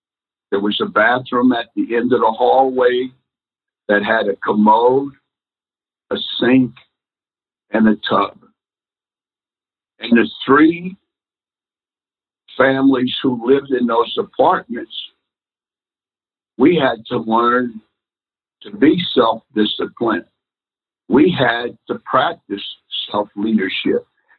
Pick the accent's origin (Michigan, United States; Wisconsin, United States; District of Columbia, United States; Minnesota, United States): District of Columbia, United States; Washington; When I was growing up in Washington, D.C., the city was 73% black.